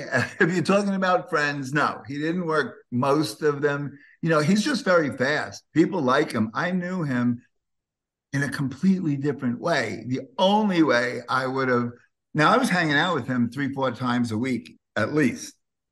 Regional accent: Queens, New York, United States; and I come from Queens and they came from Hollis, Queens.

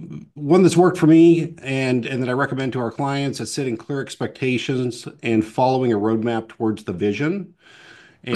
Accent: Wyoming, United States; I'm originally from Wyoming. I served in the Marine Corps.

